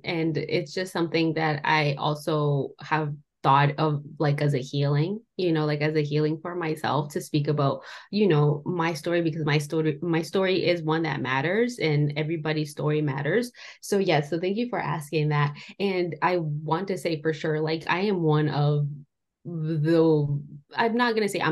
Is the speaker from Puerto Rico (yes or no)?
no; Colombia; English is a second language; So when I grew up in Colombia, so I was born in Colombia, I grew up in Colombia